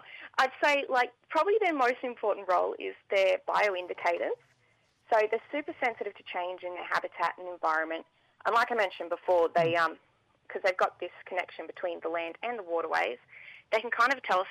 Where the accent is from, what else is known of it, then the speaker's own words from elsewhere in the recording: New South Wales, Australia; now in Gamilaroi country, Australia; So I'm from Annawan Nation, which is around like the northern New South Wales kind of area.